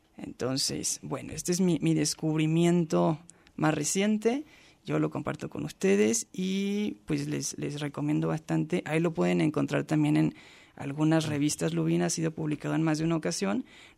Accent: Jalisco, Mexico; Entonces, pues quienes somos de Jalisco, pues tenemos la fortuna de que, bueno, ya la universidad nos está rescatando algunas de las obras.

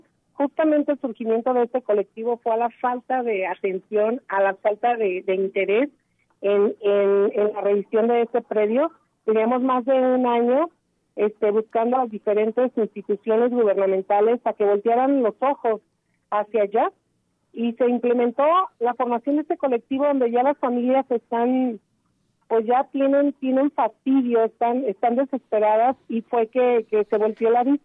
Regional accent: La Barca, Jalisco, Mexico; Exactamente, soy de La Barca, Jalisco.

